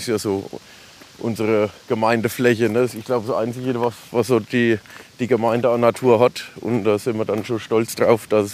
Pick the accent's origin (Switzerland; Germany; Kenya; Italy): Germany; Rechtenbach; ich bin ja hier direkt aus Rechtenbach. Ich bin auf der Weigertswiese groß geworden